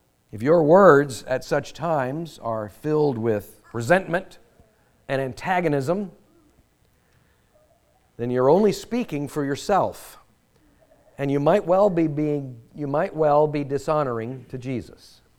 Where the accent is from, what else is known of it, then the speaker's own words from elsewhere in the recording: United States; We do confess we are Americans, and the first foremost thing about being an American is that we are proud of ourselves.